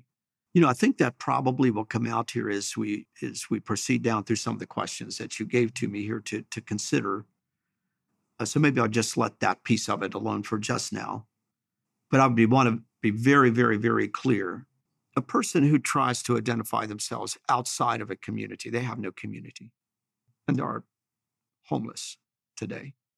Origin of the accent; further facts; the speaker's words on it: Chambersburg, Pennsylvania, United States; I'm from Chambersburg. I attend Strasburg Mennonite Church. I grew up on a dairy farm.